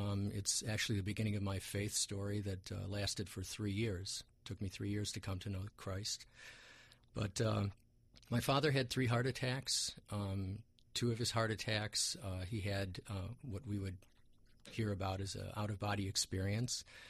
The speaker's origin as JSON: {"language": "English", "country": "United States", "tie": "born or raised there", "said": "I was raised here in America. I read Hebrew only for my bar mitzvah"}